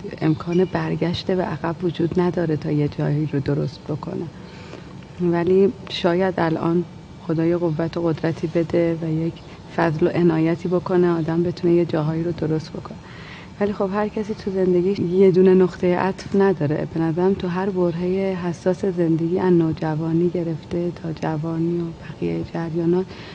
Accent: Tehran, Tehran Province, Iran; کودکیمون که توی تهران بودیم، ما تو اوج بمبارون و ترور منافقین و این جریانات بودیم، چون محله ما یه محله تقریبا مذهبی نشین بود

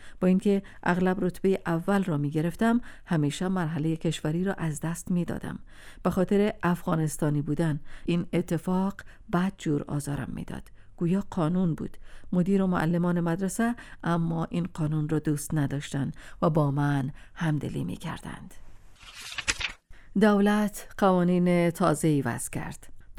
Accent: Afghanistan; also born or lived in Iran; چشم‌ها و لهجه‌ام داد می‌زد که افغانستانیم.

